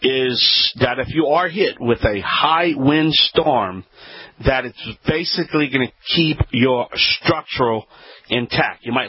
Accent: Louisiana, United States

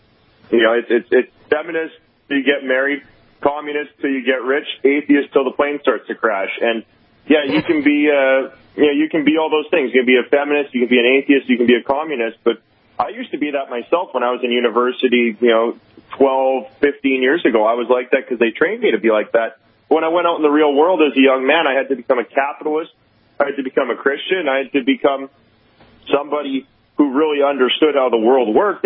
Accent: Canada; I'm Canadian. I went to University of Manitoba

